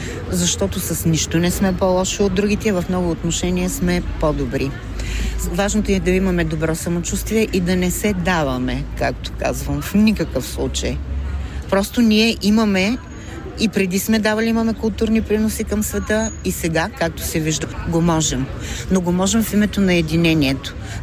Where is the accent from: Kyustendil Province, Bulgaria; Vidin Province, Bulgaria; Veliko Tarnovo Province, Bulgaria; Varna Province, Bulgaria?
Veliko Tarnovo Province, Bulgaria; Veliko Tarnovo; защото двете столици са центрове на моята личност, родния ми град е Велико Търново